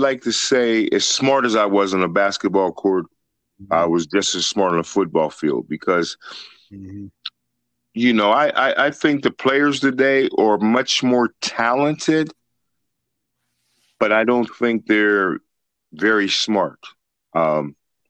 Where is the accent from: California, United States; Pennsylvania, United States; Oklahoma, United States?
Pennsylvania, United States; New Kensington; I'm bringing a Boys and Girls Club to my hometown of New Kensington.